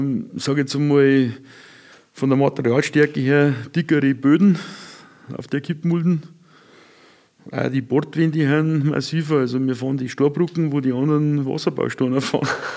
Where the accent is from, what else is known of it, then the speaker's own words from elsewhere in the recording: Bad Aibling, Bavaria, Germany; ich bin ein gebürtiger Aiblinger. Ja. Ich habe 51 Jahre hier gewohnt.